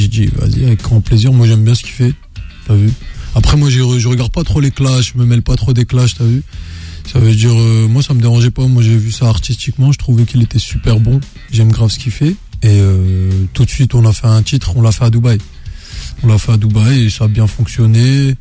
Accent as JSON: {"language": "French", "country": "France", "tie": "born or raised there", "said": "vu que j'ai grandi en France, c'est pas difficile pour moi de continuer à bosser comme si j'étais en France."}